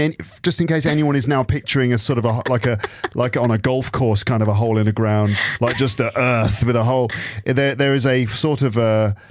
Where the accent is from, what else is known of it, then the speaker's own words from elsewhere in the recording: United Kingdom; I'm from the United Kingdom of Great Britain and Northern Ireland